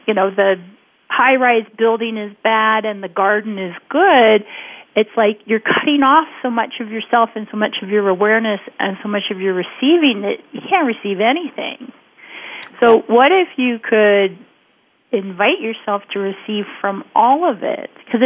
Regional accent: Washington, United States; I grew up outside Washington, D.C.

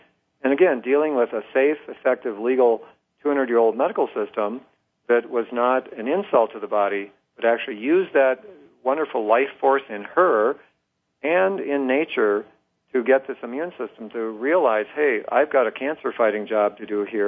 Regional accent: Rochester, Minnesota, United States; born there; I was born in Rochester, Minnesota, the home of the Mayo Clinic. You know, there's even a whole team at the Mayo Clinic in my hometown.

